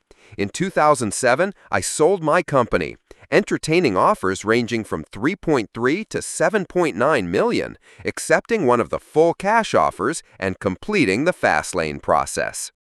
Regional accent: Chicago, Illinois, United States; Growing up in Chicago as an overweight kid with minimal parental supervision

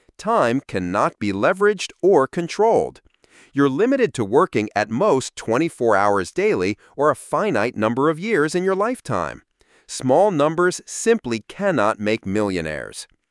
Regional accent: Chicago, Illinois, United States; Growing up in Chicago as an overweight kid with minimal parental supervision

